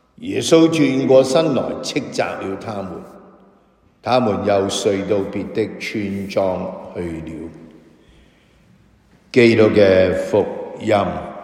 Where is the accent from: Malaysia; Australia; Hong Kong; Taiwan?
Hong Kong; 我哋由香港嚟咗日本